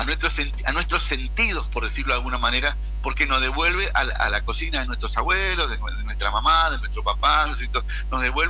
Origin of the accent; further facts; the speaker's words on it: Corrientes, Argentina; yo como buen correntino, prefiero la carne un poquito más dura